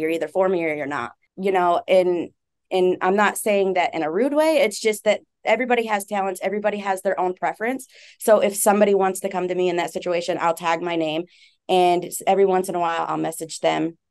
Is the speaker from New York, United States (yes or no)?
yes; New York, United States; So when I say I'm from New York, everybody thinks the city. It's not the city.